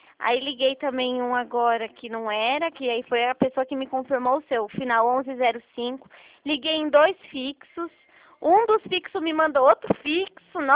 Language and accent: Portuguese; Itatiba, São Paulo, Brazil; Eu sou de Itatiba, na cidade do interior de São Paulo.